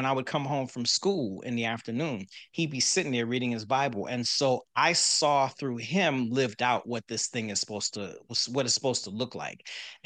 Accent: Boston, Massachusetts, United States; moved away; Grew up in Boston, Massachusetts, Roxbury to be specific, and to be even more specific, the Eggleston Square section of Roxbury.

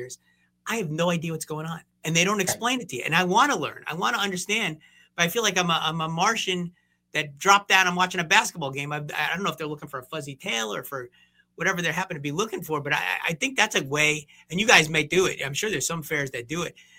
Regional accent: New Jersey, United States; I don't have a big agricultural background. I grew up in New Jersey, so I don't even know if we had a state fair when I was there.

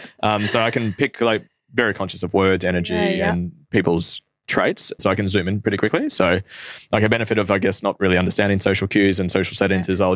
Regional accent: Norfolk Island, Australia; born there; I was born on Norfolk Island, which is this really tiny island between Australia and New Zealand.

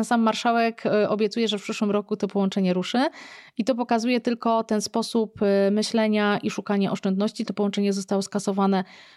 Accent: Szczecin, West Pomeranian Voivodeship, Poland; jestem ze Szczecina i teraz będzie się zatrzymywał tutaj

